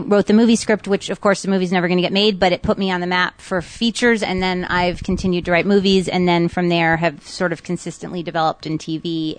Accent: Miami Beach, Florida, United States; So ended up growing up in Miami Beach

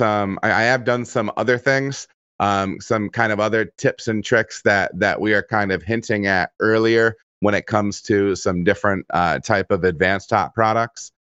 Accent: Michigan, United States; you know, I'm originally from Michigan.

